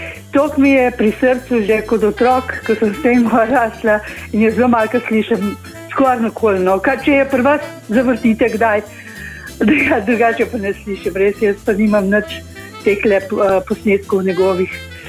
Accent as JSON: {"language": "Slovenian", "town": "Rakitna", "region": "Inner Carniola", "country": "Slovenia", "tie": "born or raised there", "lives_now": "Ljubljana, Slovenia", "said": "iz Ljubljane, doma pa iz Notranjska, Rakitna."}